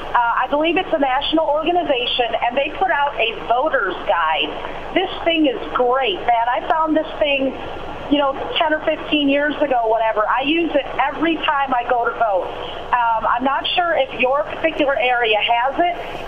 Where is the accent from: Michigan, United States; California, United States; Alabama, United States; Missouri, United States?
Michigan, United States; I'm from Michigan